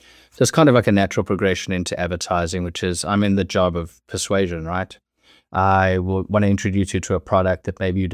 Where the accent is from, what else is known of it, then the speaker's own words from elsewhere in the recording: Johannesburg, Gauteng, South Africa; I grew up in South Africa in Johannesburg, and it's a little bit tough there for, you know, people trying to keep a business together.